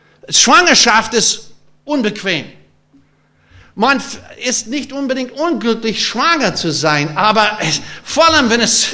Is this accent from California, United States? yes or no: yes; California, United States; German is a second language; bei uns in Kalifornien haben wir sogenannte Redwood-Bäume, also die wir Kalifornier kennen